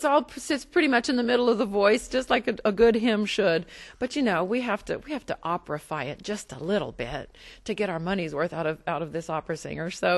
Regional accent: Midland, Texas, United States; And coming from Texas, and particularly growing up in Midland, as I did

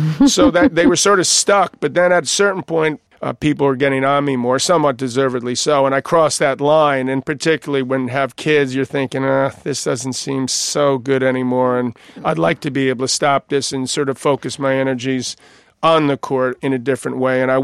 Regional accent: New York, United States; And where I grew up in New York, if someone called you a name, you'd sort of call them a name back

